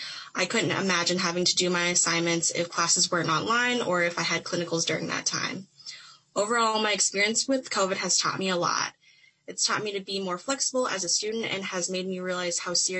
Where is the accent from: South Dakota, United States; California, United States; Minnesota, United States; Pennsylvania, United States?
Minnesota, United States; North St. Paul; I'm from North St. Paul, Minnesota. I graduated in 2018 from North Senior High School